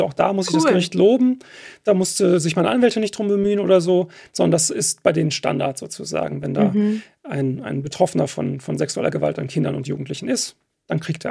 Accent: Detmold, North Rhine-Westphalia, Germany; now in Gelsenkirchen, Germany; aufgewachsen bin ich halt in Detmold, beziehungsweise Hornbad-Meinberg, ist ein Stadtteil oder Ortsteil davon.

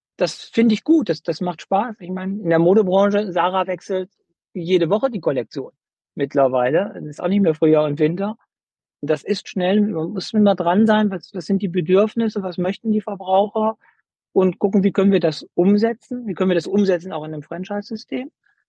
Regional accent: Düsseldorf, North Rhine-Westphalia, Germany; now in Madrid, Spain; Ich komme ja aus Düsseldorf

